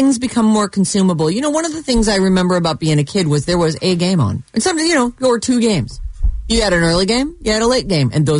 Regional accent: East Coast, United States; growing up on the East Coast, like, after everyone, we'd eat dinner at 1 o'clock at my grandmother's house

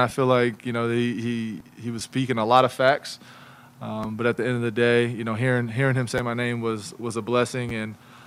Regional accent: Ohio, United States; obviously he's a PA guy I'm not too happy with because I'm from Ohio.

